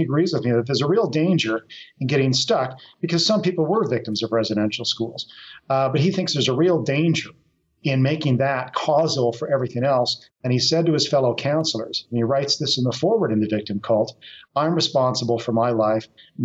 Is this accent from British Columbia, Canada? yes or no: yes; Kelowna, British Columbia, Canada; So I grew up near Kelowna.